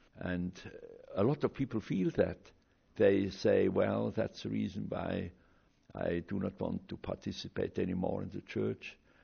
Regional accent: Switzerland; He comes, as I come, from a very conservative Catholic background. I'm from Switzerland, he from Bavaria.

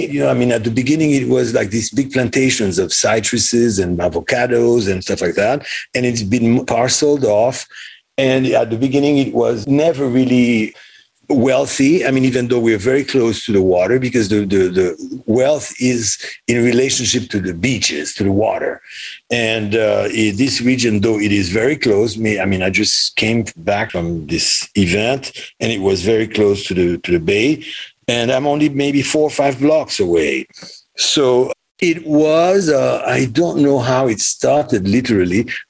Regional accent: Haiti; because I'm from Haiti.

